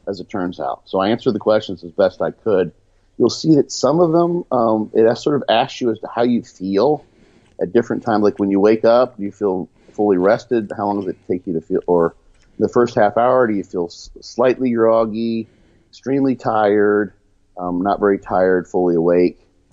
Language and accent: English; Midwest, United States; One, we're both from the Midwest. You know, agriculture, agrarian communities.